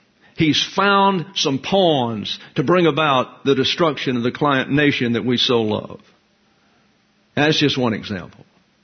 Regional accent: the South, United States; I grew up with them. I'm from the South, for Pete's sakes.

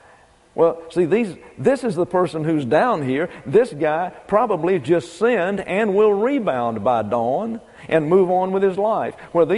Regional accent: the South, United States; I grew up in the South, and there's every brand of Protestant theology down there.

